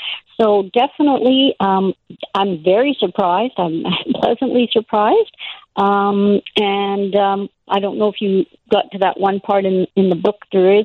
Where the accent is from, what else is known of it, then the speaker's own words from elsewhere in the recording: India; now in Canada; So then I started the process at when we came to Canada from India.